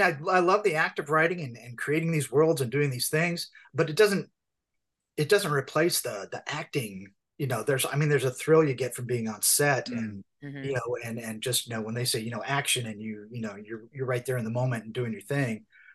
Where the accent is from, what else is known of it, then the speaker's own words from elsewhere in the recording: California, United States; I grew up in California